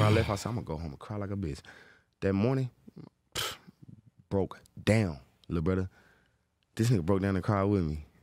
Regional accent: Hoover, Alabama, United States; Before you know I was from Hoover, yeah.

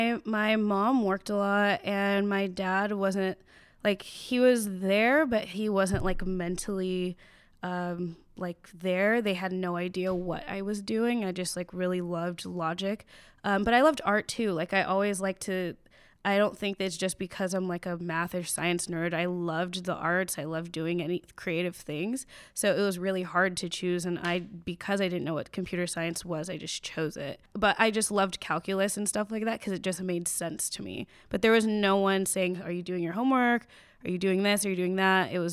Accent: Chino Hills, California, United States; Yeah, so I grew up in Chino Hills. It's about an hour outside of LA.

